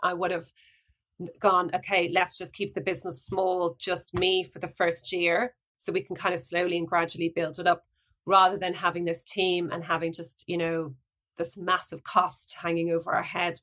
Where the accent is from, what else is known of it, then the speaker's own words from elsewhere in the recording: Ireland; I thought, how hard can this be to set up a business in Ireland? I'm Irish and I've got relationships